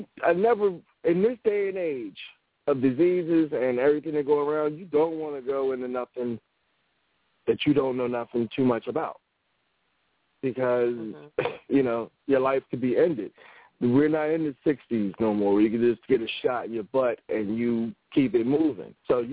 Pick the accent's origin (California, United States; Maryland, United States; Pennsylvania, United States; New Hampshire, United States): Pennsylvania, United States; Philadelphia; because I'm from Philly, nobody wants to leave their block.